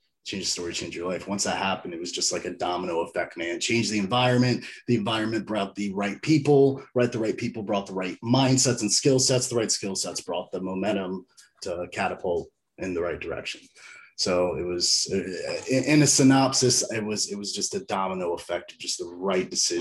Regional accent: Virginia, United States; I was a mutt, man. I grew up all around Northern Virginia.

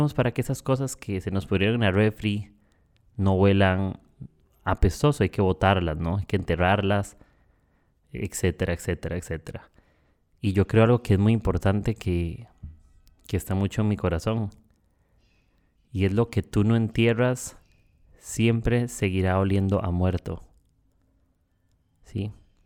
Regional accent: Costa Rica; now in Lima, Peru; Soy tico, soy costarricense. Soy del país más feliz del mundo, del país más pura vida. Y en este instante, no sé, mañana, ni pasado mañana, no sé a dónde estaré, pero ahorita estoy viviendo en Perú, en Lima.

